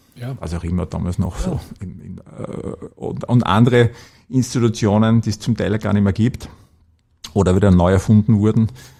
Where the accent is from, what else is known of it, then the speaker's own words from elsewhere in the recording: Upper Austria, Austria; weil ich als Oberösterreicher, wie gesagt, als gelernter Oberösterreicher halt immer ein bisschen plapper